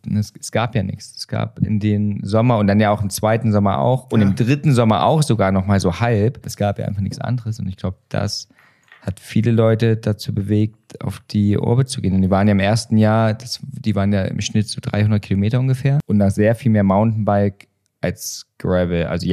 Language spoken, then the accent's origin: German; Thuringia, Germany; ich komme aus Thüringen